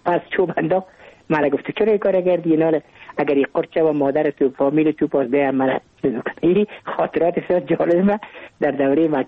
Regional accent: Kabul, Afghanistan; ما متولد کابل هستم، در نایی اول کابل تولد شدیم.

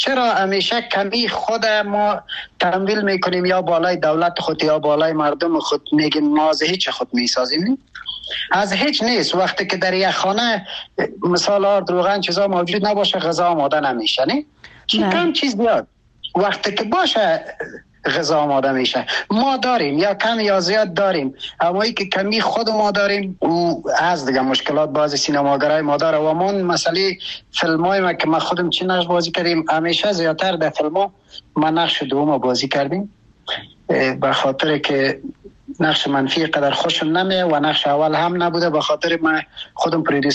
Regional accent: Afghanistan

